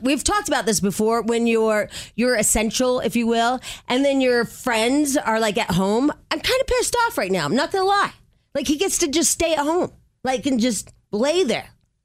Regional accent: Illinois, United States; because I'm from Illinois, I'm on a lot of group chats about Illinois and different websites.

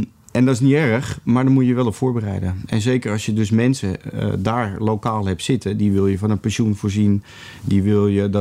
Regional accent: Netherlands; Dus zoals jij en ik als Nederlanders met elkaar praten en zeggen...

